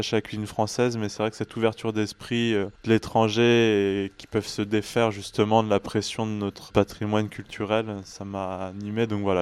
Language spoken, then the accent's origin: French; Nantes, Pays de la Loire, France; De culture, oui. J'ai grandi à Nantes, mais c'est vrai que toutes les vacances, je les ai passées sur un voilier.